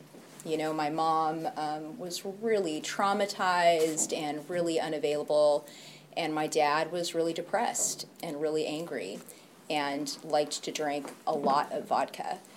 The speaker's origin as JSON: {"language": "English", "town": "Los Angeles", "region": "California", "country": "United States", "tie": "born or raised there", "lives_now": "Oakland, United States", "said": "But I'm from L.A. originally. I grew up in L.A. I grew up in Venice. I grew up in a neighborhood that I just don't even recognize anymore."}